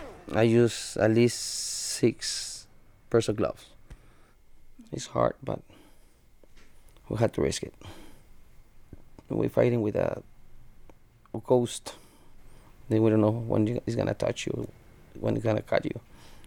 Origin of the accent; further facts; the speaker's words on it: McAllen, Texas, United States; I'm from McAllen, Texas.